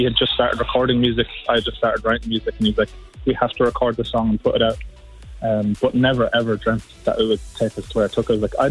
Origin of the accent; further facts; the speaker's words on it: Athy, Leinster, Ireland; Like, we're from Attai in Kildare.